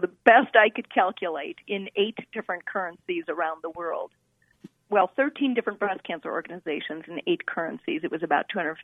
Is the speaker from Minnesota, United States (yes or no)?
yes; Minneapolis, Minnesota, United States; It really started when I was 12 years old, and I was growing up in Minneapolis, having a great childhood.